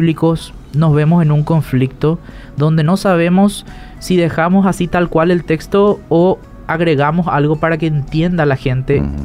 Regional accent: Paraguay; nosotros tenemos una ventaja muy grande como paraguayos que somos bilingües.

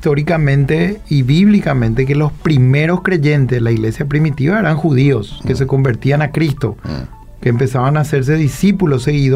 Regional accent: Paraguay; Nosotros como paraguayos, por ser creyentes

